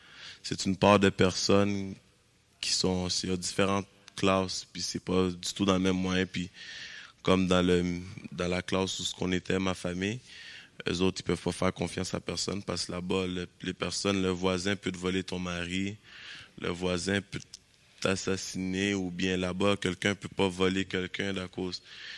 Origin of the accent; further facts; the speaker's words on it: Quebec, Canada; born there; comme moi, je peux pas vraiment pour dire pour Haïti parce que je suis né au Québec.